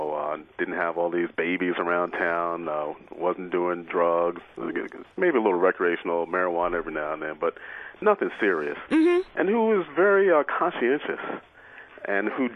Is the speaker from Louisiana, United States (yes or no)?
no; Baltimore, Maryland, United States; also born or lived in Chicago; now in Miami, United States; Yeah, I am from Baltimore, as I said previously, but I live in Miami. I don't like cold weather.